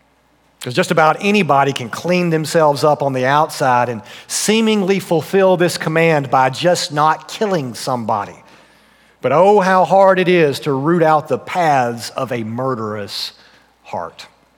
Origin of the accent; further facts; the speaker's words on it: Tennessee, United States; And when I was growing up in Tennessee, there was this grocery store that on the outside every spring, they would have this massive area of just multicolored tulips.